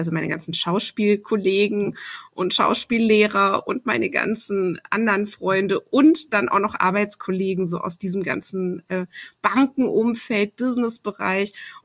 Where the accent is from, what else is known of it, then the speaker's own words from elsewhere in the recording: Cologne, North Rhine-Westphalia, Germany; ich bin ja in Köln groß geworden, insofern so die Nähe zu den Niederlanden war natürlich immer da.